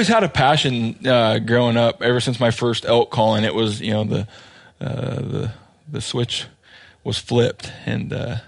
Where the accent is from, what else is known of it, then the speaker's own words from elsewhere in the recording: Menlo, Washington, United States; Menlo, Washington. I think it was the Pacific County Outdoor Show.